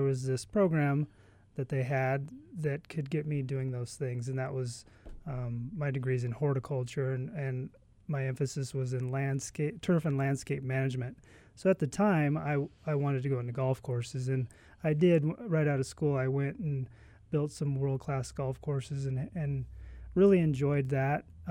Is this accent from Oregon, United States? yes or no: yes; Cottage Grove, Oregon, United States; now in Roseburg, United States; And I'm from Cottage Grove originally, which is not too far up the I-5 corridor.